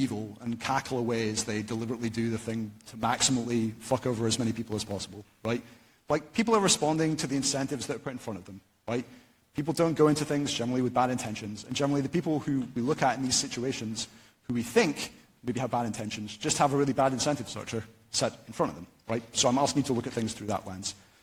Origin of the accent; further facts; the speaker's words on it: United Kingdom; I'm allowed to be self-deprecating because I'm British.